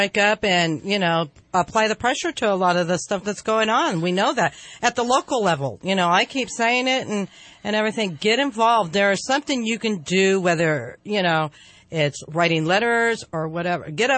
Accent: California, United States; born there; And I was born here. I was born in California.

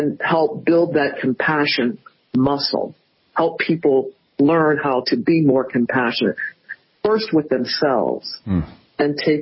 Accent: Louisville, Kentucky, United States; I'm from Louisville as well. I met Muhammad when I was 6 years old in first grade. in Louisville

